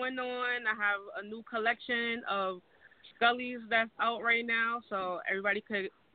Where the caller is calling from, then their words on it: Bronx, New York, United States; Okay, hi. … I'm from the Bronx, New York.